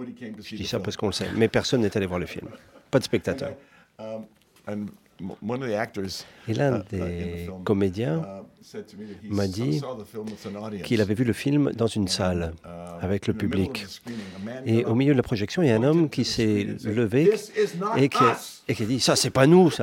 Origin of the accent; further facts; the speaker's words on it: Canada; Moi, j'ai grandi au Canada, vous l'avez dit